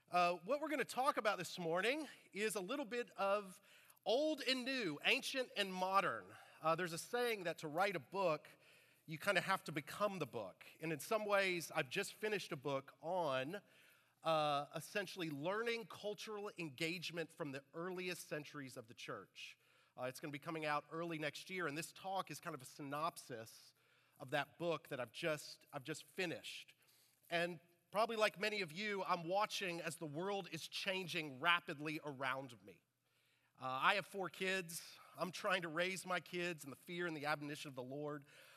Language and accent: English; McKinney, Texas, United States; Yeah, I grew up in Texas, grew up in McKinney, graduated McKinney High School, went to Baylor, and then DTS.